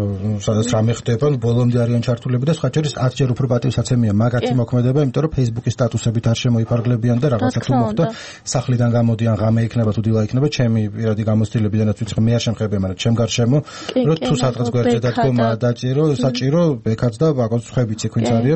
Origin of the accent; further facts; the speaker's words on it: Baghdati, Imereti, Georgia; მე ხა ბაღდათიდან ვარ, მაქ იქ სახლიდან ყოფილვარ